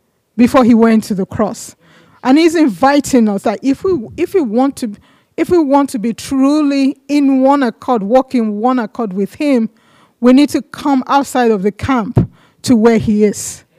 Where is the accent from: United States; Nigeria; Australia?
Nigeria; also born or lived in England; I was 16 years old. I was living in Nigeria. And I was born in England. And then my parents took me back to Nigeria when I was a child.